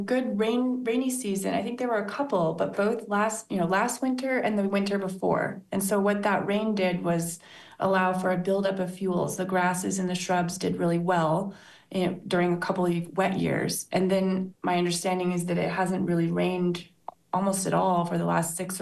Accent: Washington, United States; I grew up in Western Washington, really in the woods. My parents had some, a cabin in the woods, essentially where I grew up.

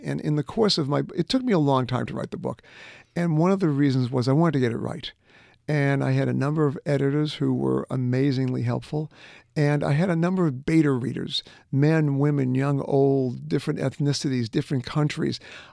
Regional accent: Boston, Massachusetts, United States; I grew up in the Northeast. I grew up in Boston. I went to an Ivy League school. I was brought up Jewish.

